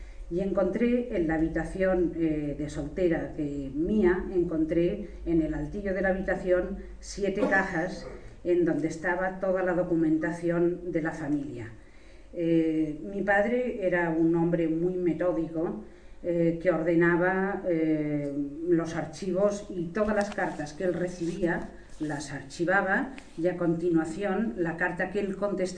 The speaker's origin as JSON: {"language": "Spanish", "town": "Barcelona", "region": "Catalonia", "country": "Spain", "tie": "born or raised there", "said": "nací en Barcelona, una vez había terminado ya la Segunda Guerra Mundial. Estudié en las monjas católicas alemanas y estudié en la Universidad de Barcelona la carrera de farmacia. Mis padres eran alemanes y en casa se hablaba indistintamente el alemán"}